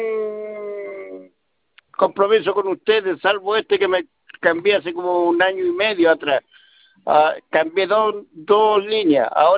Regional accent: Puente Alto, Santiago Metropolitan Region, Chile; Yo fui a la compañía de Puente Alto, que yo soy de Puente Alto.

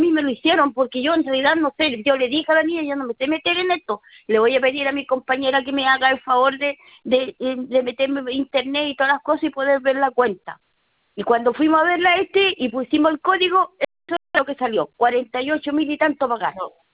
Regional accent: Caldera, Atacama, Chile; porque yo soy de Caldera, fui a Copiapó

